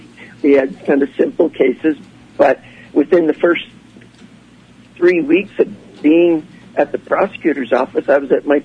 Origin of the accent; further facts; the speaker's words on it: Emmett, Idaho, United States; I'd lived this great life growing up in Emmett.